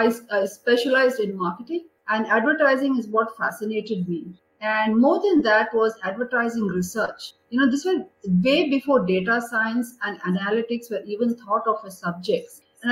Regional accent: Goa, India; I grew up in Goa, and where we had a choice of, we had English, we had Hindi, and we had a choice of either Marathi or French.

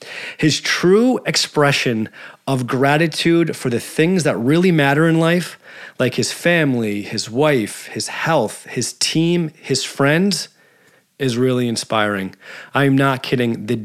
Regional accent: New York, United States; but I'm originally from New York. I lived in the city for about 8 years.

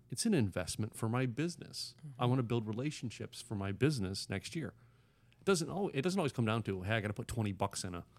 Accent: Philadelphia, Pennsylvania, United States; So I grew up in Philadelphia, and Atlantic City was the closest for us to go to a lot.

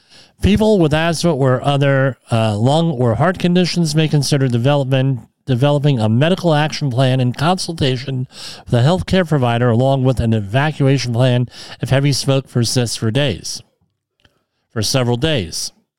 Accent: Woodbridge, New Jersey, United States; I mean, where I grew up in Woodbridge, and I'm sorry I don't have pictures of this from when I was growing up, but we had in Woodbridge, we had where the Woodbridge Center Mall is, that was all clay pits.

